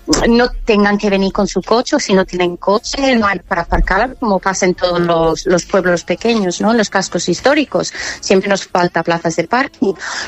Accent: England, United Kingdom; Spanish is a second language; now in Finestrat, Spain; Yo, como soy, bueno, soy inglesa, soy británica

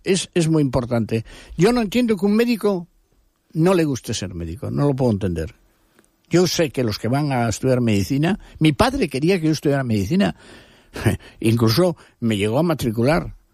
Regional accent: Cantabria, Spain; porque yo soy profundamente español, uh-huh, por ser cántabro, ¿no?

